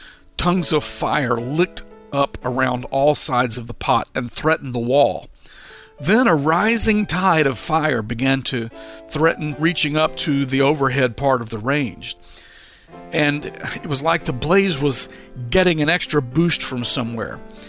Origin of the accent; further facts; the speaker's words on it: Louisiana, United States; Now, we were not actual Cajuns by either blood or upbringing, but hey, we were raised in Louisiana, after all.